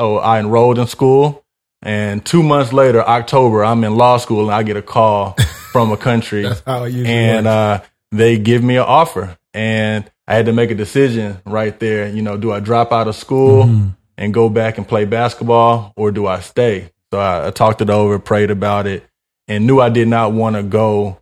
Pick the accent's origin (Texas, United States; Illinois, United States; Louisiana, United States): Texas, United States; Houston; So I'm a product of Southwest Houston. Grew up in the West Belfort, Bob White area.